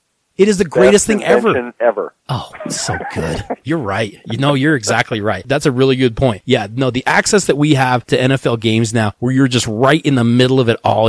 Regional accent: Colorado, United States; but we are from Colorado. We kind of like the cold.

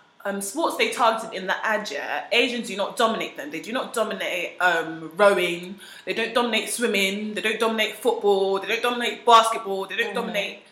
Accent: London, United Kingdom; If they ask me where I'm from, I don't say I'm from like Britain or the UK. I say I'm from London. I just don't see no point in saying I'm from Britain because I'm not. I'm a Londoner

